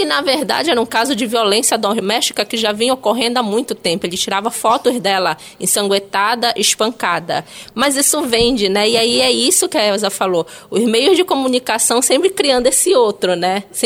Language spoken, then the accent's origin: Portuguese; Belém, Pará, Brazil; algo que para todos nós que crescemos em Belém é bem característico